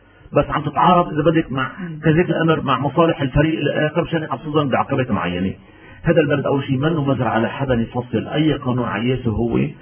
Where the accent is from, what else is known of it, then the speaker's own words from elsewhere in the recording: Baalbek, Baalbek-Hermel, Lebanon; سنكون نعم نحن بعض المستقلين الشيعة مع بعلبة مدينتي مع بعض العشائر الشيعية مع الأحرار الشيعية نتعاون،